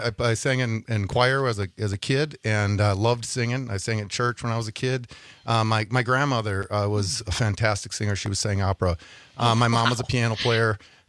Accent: Green Bay, Wisconsin, United States; I mean, I'm from Green Bay originally

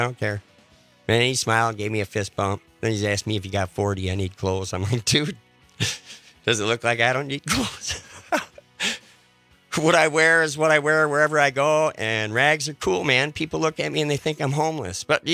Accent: Madison, Wisconsin, United States; born there; Actually, I was born right here in Madison. Yeah, good year, 1961.

